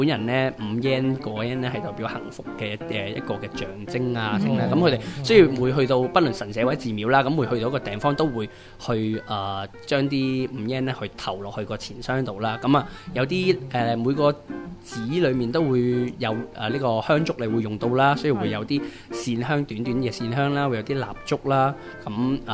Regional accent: China; 我哋中国人就。白色是可能会做白事啦，

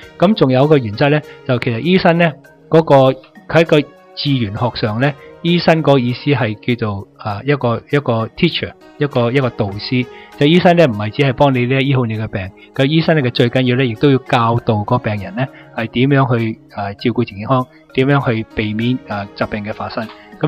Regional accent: Hong Kong; 我哋香港人熟悉嘅 嗰、那个中医嗰方面啊

